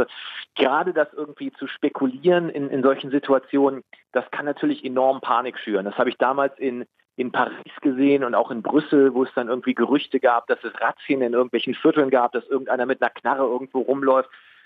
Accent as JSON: {"language": "German", "region": "Berlin", "country": "Germany", "tie": "born or raised there", "said": "weil das hier meine Heimatstadt ist."}